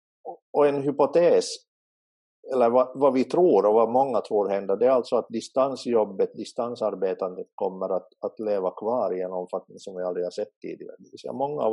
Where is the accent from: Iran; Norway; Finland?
Finland; Larsmo, Ostrobothnia; now in Jakobstad, Finland; Det finns tillhörigheter i mitt fall både till Jeppis där jag nu bor och dit jag betalar kommunskatt. Sen har vi sommarstugan i Larsmo där jag är uppvuxen som ju mentalt fortfarande är hemma.